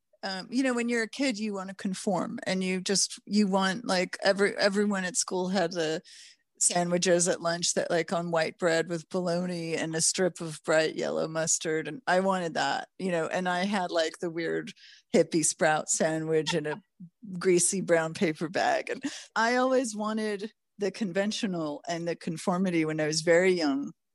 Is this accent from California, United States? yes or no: yes; Los Angeles, California, United States; also born or lived in Toronto, Canada / Mexico; I was born in Toronto, Canada, raised in Los Angeles. Yeah, secret Canadian. And my parents are both from England. They met in Canada, and but we left Canada when I was pretty young, around four, and then I lived in Mexico for a year with them